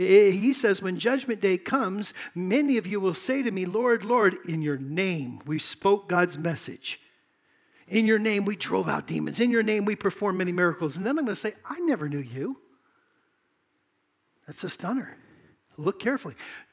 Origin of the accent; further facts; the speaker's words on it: California, United States; When I grew up in California, my buddies and I would go to OB, Ocean Beach. It's at the west end of Golden Gate Park.